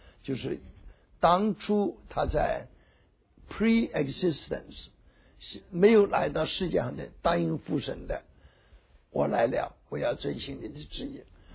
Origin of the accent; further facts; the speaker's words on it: China; 他讲中庸之道，他不知道我们中国人通用之道